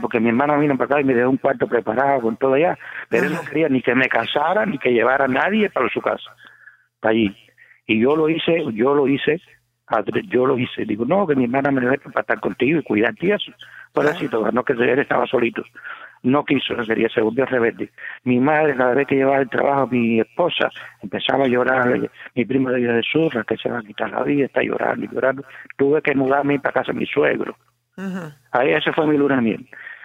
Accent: Uruguay; yo soy de Uruguay y ya depende, no le vivo montaña y pueblo, pero no importa.

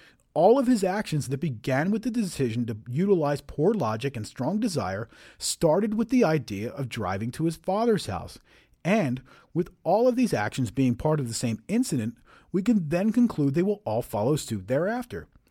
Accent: Pennsylvania, United States; but I grew up in Pennsylvania

